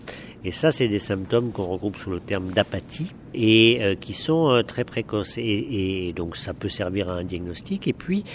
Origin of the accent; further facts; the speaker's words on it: France; moi je viens de France